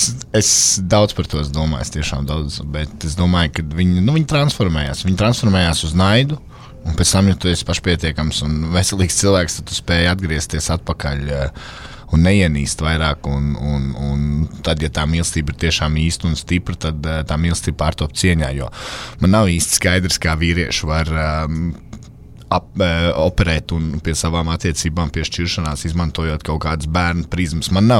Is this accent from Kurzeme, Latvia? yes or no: yes; Sabile, Kurzeme, Latvia; no Sabeles.